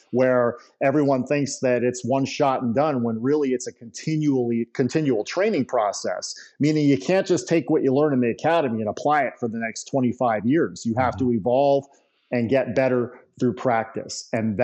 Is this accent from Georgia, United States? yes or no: no; Nevada, United States; Nevada State Post here, you know, my home state, only requires a department to have their cops qualify twice per year.